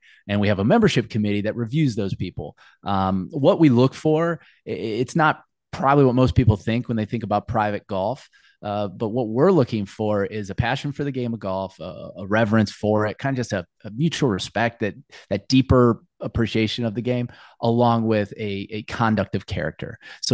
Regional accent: Akron, Ohio, United States; so different than what I grew up with in Akron, Ohio, with Firestone Country Club and Portage Country Club and Fairlawn Country Club

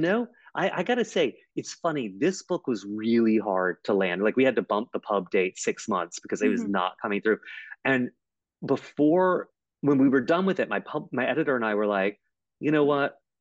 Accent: South Carolina, United States; See, I'm from South Carolina originally, so like snow sounds so exotic.

